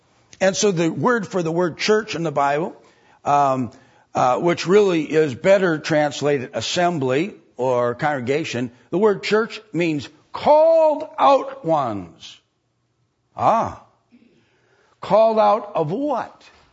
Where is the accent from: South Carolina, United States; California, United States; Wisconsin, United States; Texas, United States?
Wisconsin, United States; Delafield; Okay, that's where I grew up in Delafield.